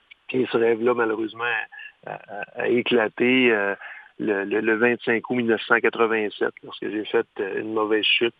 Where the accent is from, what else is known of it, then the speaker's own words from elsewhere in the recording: Saguenay, Quebec, Canada; J'ai gravi dans les circuits régionaux chez moi au Saguenay.